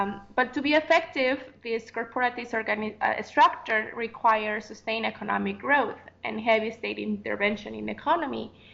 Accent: Mexico; I was born and raised in Mexico

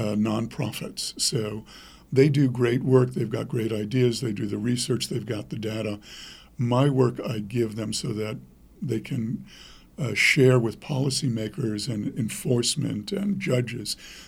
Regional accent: New York, United States; and I grew up in New York, so I'm relentless when it comes to doing something like this

